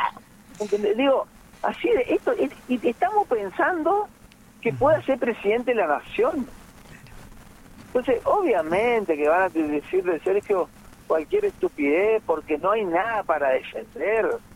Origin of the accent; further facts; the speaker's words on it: Argentina; Como ciudadano argentino